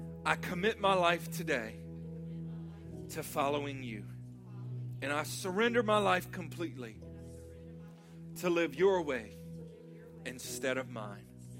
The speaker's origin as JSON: {"language": "English", "region": "Louisiana", "country": "United States", "said": "like I need a British accent with a little rasp to say that the correct way, but I don't have it. I'm Cajun."}